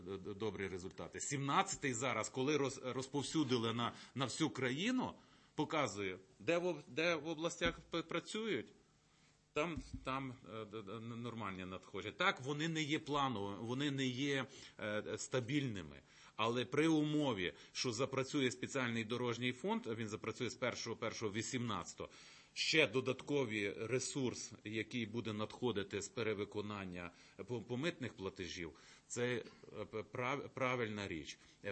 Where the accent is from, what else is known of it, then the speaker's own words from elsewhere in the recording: Lviv Oblast, Ukraine; Я сам з Львівщини є приклад